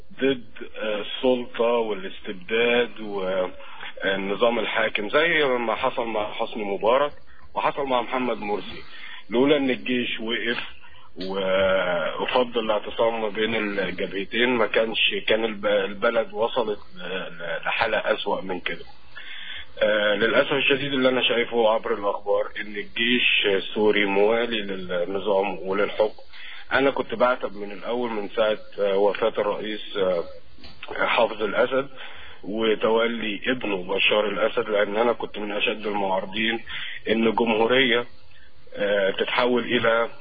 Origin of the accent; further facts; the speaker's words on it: Egypt; وأنا بيني وبين حضرتك أنا مصري وحزين جدا على اللي بيحصل في سوريا